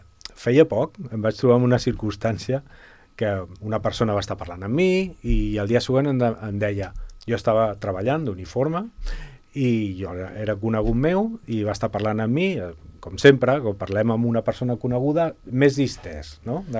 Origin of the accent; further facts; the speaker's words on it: Castellà, Catalonia, Spain; I jo vaig néixer pues aquí a Castellà i de tota la vida d'aquí.